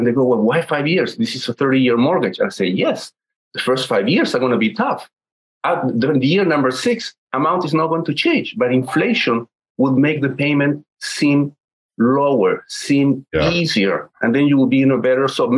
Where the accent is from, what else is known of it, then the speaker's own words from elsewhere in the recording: Chile; English is a second language; now in United States; I'm from Chile, and I remember between 1971 to 1974, that happened there.